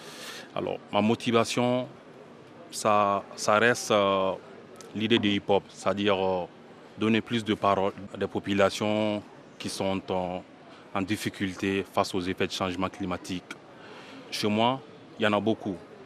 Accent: Bamako, Mali; Comme moi, je suis de Bamako, je suis à 400 km de la localité Kenyeba. Je suis aussi journaliste

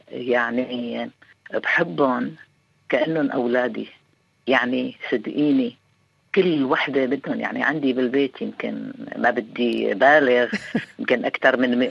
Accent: Syria; moved away as an adult; now in London, United Kingdom; اللي كبرت وتعديت فترة المراهقة، وكنت دائما يعني كل ما بشوف لعبة بجيبها بخيطها بعملها بساوي أشياء منها، طلعت من سوريا وإجيت على لندن

